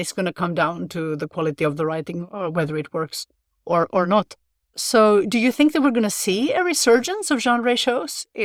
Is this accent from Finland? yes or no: yes; Finland; first language Swedish; English is a second language; I was thinking about what was available when I was growing up in Finland, and this would be in the 1980s. And I was also in the Swedish-speaking minority as well. I went to school in Swedish